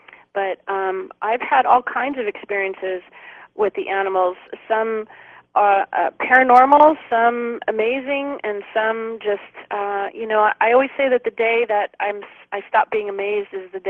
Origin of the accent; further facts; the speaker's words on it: California, United States; I grew up in Southern California, just about a half an hour from Disneyland